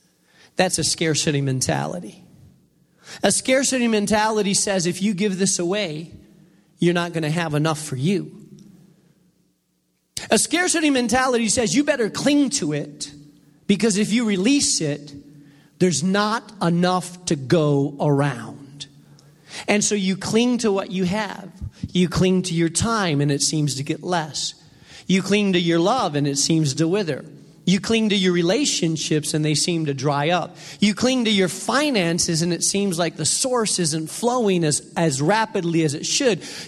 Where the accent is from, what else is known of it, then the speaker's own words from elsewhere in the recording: Gary, Indiana, United States; born there; I was born in Gary, Indiana, at Methodist Hospital, me